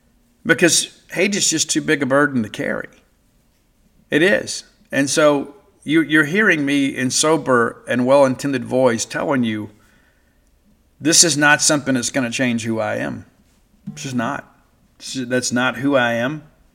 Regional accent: Mississippi, United States; I'm from South Mississippi. South Mississippi, true South Mississippi.

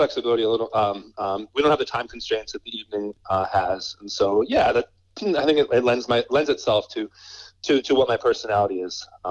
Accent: Dallas, Texas, United States; so I tagged along with him a few times growing up in Dallas, Texas, and that was exhilarating.

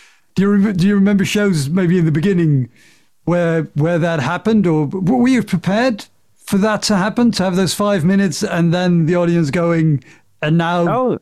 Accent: Netherlands; I am a comedian from the Netherlands

